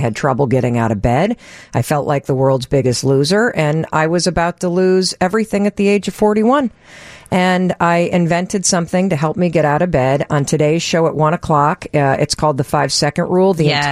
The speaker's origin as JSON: {"language": "English", "region": "Michigan", "country": "United States", "tie": "born or raised there", "said": "I grew up in Western Michigan, and guess what was on when I got home?"}